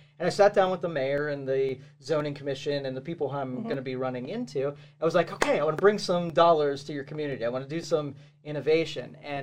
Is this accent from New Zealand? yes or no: no; Girard, Ohio, United States; Like I grew up in Girard.